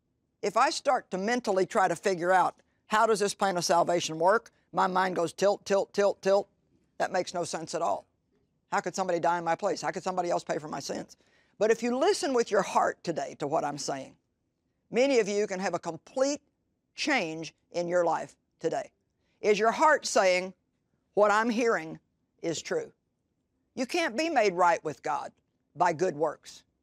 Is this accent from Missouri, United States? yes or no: yes; Missouri, United States; And, you know, really, we're from Missouri here, which you're not all from Missouri.